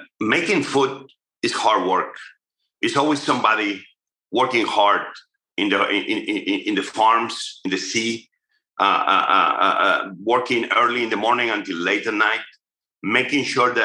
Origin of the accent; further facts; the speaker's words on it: Spain; now in United States; I got to love kale once I came to America. We have other types of kale where I grew up in Spain, similar.